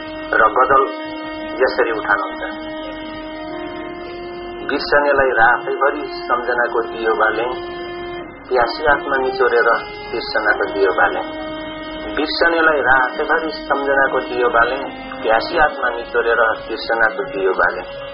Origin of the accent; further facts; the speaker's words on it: Koshi Province, Nepal; moved away as an adult; now in United Kingdom; नेपालको पूर्वीय क्षेत्र जुन मेरो पुर्ख्यौली जिल्ला ताप्लेजुङ हो, त्यसपछिका मेरा स्थायी ठेगाना सुनसरी जिल्ला मिटरी हो र हाल म यो बेलायतमा आफ्नो प्रवासी जीवन म व्यतीत गरिरहेको छु